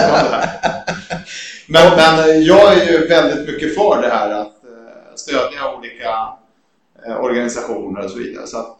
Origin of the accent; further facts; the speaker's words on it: Stockholm, Stockholm County, Sweden; also born or lived in Italy / Tyresö; det till Riksby som ligger nästgårds med Brommaplan kan man säga. Så där växte jag upp mina första 9 år. Och sen flyttade jag till Italien och vi bodde där i 3 år.